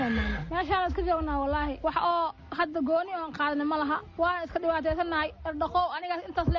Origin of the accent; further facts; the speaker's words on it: Qoryoley, Lower Shabelle, Somalia; waxaan ka imid cabdicali meeya qoryoole.